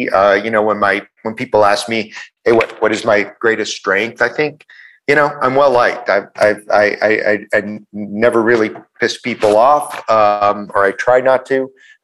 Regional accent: Buffalo, New York, United States; And Buffalo is a huge sports town, obviously, right?

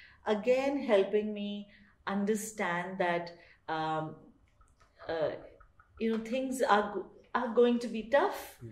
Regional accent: Mumbai, Maharashtra, India; but I was from Mumbai. I had an urban life

